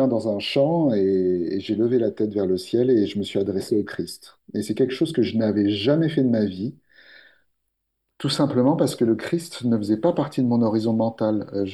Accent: Paris, Île-de-France, France; born there

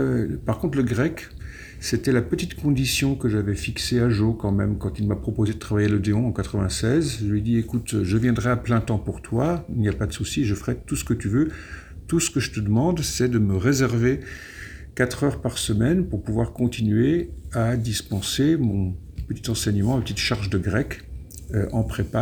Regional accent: Switzerland; moved away as an adult; also born or lived in Peru / United States; now in France; J'ai grandi en Suisse, j'ai passé la... J'ai fait mes études secondaires là-bas, je n'ai pas le bac, donc j'ai la matu, comme on dit là-bas, la maturité. Et donc, je ne suis venu en France qu'à 20 ans, avec déjà 3 langues pratiquées

